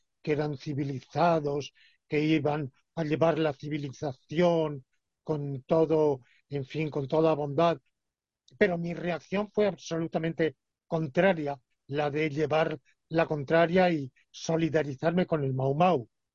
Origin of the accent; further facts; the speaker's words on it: Alicante, Valencian Community, Spain; born there; Desde mi ciudad natal, Alicante, hasta la costa argelina, hay una distancia